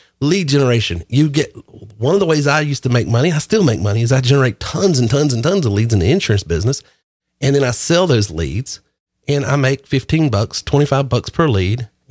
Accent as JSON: {"language": "English", "region": "the South", "country": "United States", "accent": "Southern", "said": "But obviously I'm a Southerner because of my dialect, as you can probably tell. It's not an act. This is the real deal."}